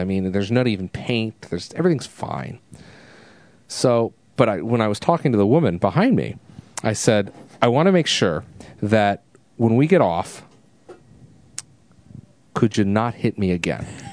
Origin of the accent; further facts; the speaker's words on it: New England, United States; First of all, it's the weirdest thing out here in Washington State. Like, I was just talking about growing up in New England